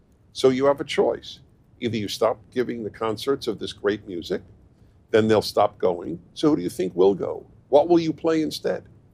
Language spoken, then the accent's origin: English; New York City, New York, United States; I grew up in New York, so I go to New York Ranger hockey games every Sunday night that they played at home in New York at Madison Square Garden.